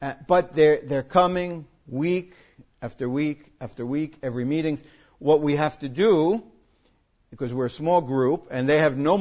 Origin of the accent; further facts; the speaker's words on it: United States; And me being an American, it's very hard for her to get a visa